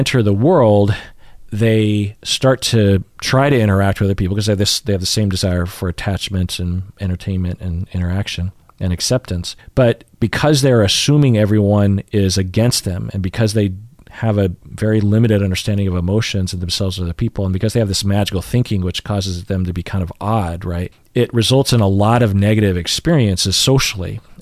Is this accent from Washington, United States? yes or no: yes; Sammamish, Washington, United States; I grew up in Sammamish, Washington, in a house that was completely obscured by trees.